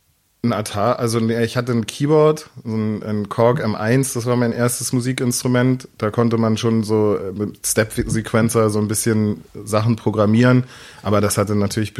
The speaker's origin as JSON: {"language": "German", "region": "Hamburg", "country": "Germany", "tie": "born or raised there", "said": "der Einzige, der wirklich in Eimsbüttel geboren ist. Oder in Eimsbüttel aufgewachsen ist, geboren bin ich in Altona. Der einzig Reale sozusagen. Aber Hamburger bin ich auf jeden Fall, ja."}